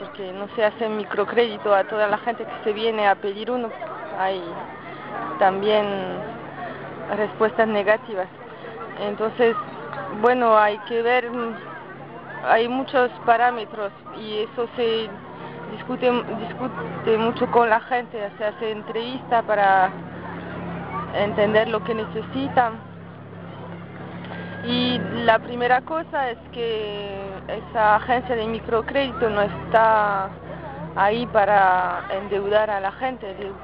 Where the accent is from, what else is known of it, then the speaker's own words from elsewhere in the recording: France; Spanish is a second language; soy de Francia y estoy en América del Sur para 6 meses. Llegué en Brasil hace un mes y después pasé un mes en Argentina y voy viajando hacia Colombia